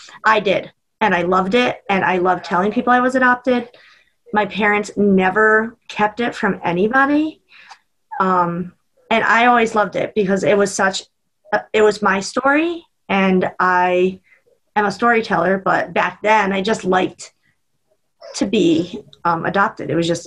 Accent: Maryland, United States; So I grew up in Maryland, actually.

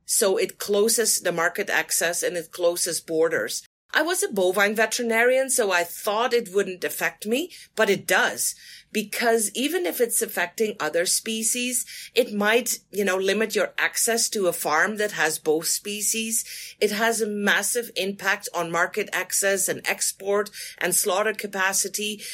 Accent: Netherlands; English is a second language; probably my accent gives it away from the Netherlands. So I practiced in the Netherlands in 1997.

